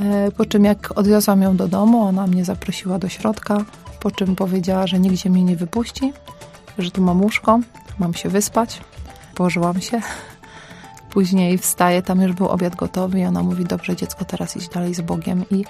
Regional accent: Shchuchinsk, Akmola Region, Kazakhstan; bazar to jest takie centrum życia u nas w Szczecińsku

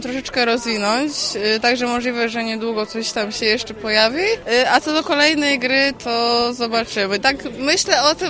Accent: Bytom, Silesian Voivodeship, Poland; jestem z Bytomia i bardzo też miło przyjął cały Bytom tą wiadomość, że bytomianka zrobiła grę planszową

